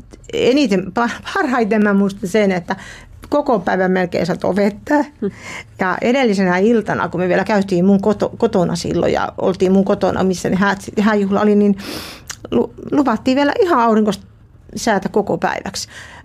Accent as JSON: {"language": "Finnish", "town": "Juva", "region": "South Savo", "country": "Finland", "said": "Mä oon Juvalta kotoisin, siitä läheltä Mikkeliä."}